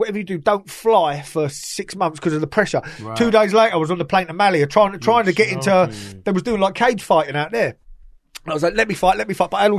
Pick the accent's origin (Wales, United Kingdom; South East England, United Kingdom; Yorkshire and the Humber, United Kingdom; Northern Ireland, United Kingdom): South East England, United Kingdom; Like the Hampshire, Surrey sort of area, from the southeast.